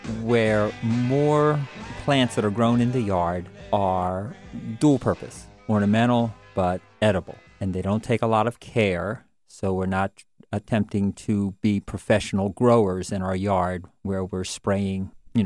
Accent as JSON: {"language": "English", "town": "Adelphi", "region": "Maryland", "country": "United States", "also_born_or_lived": "Stratford, Ontario", "moved": "as an adult", "said": "I was mostly in Stratford, Ontario for about 5 years. I was from Washington, suburbs, Adelphi, near University of Maryland. And kind of right after Woodstock, a bunch of us went up to Canada and we kind of stayed."}